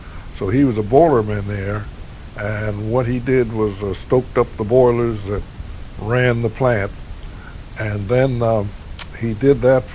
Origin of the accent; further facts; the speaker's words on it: Mount Holly Springs, Pennsylvania, United States; I grew up in Mount Holly Springs, Pennsylvania. That's a small town. Oh, maybe 1,100, 1,200 people in the whole town where I grew up.